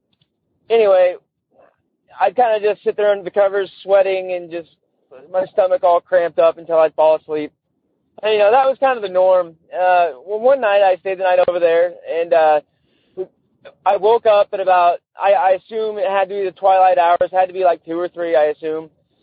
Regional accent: St. Helens, Oregon, United States

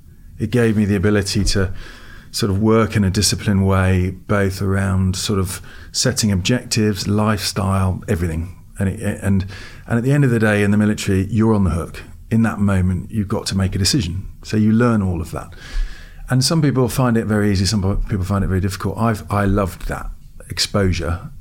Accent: United States; we bought a company in America, and I grew up in America, so I always wanted to go back and run a business there.

